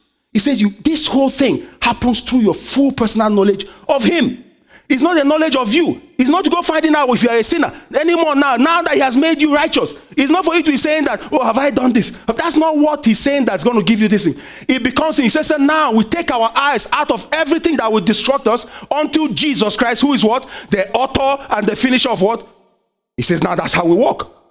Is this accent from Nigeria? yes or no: yes; Nigeria; I have a friend in my high school. And then one day, secondary school, we call it where I grew up in Nigeria.